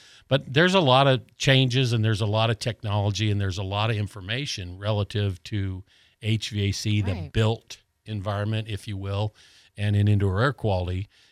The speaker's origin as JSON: {"language": "English", "region": "Colorado", "country": "United States", "tie": "born or raised there", "lives_now": "Florida, United States", "said": "I grew up in Colorado, so this is a really easy winter in Florida."}